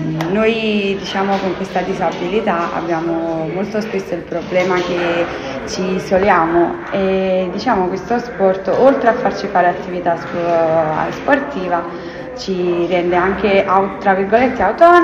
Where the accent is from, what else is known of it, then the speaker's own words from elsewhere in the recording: Naples, Campania, Italy; faccio parte della squadra del Colosimo e vengo da Napoli.